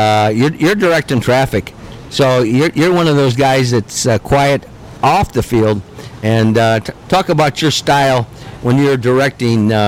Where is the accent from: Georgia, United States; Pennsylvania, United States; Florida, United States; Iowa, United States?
Iowa, United States; I'm from Iowa.